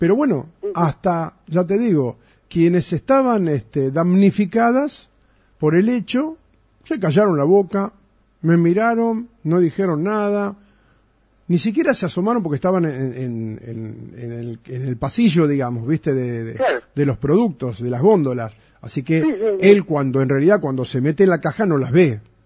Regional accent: Argentina; Eso somos nosotros, los argentinos.

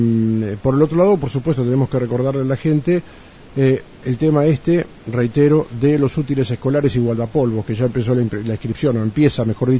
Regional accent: Argentina; todo lo que somos los argentinos en términos generales, la característica que tenemos

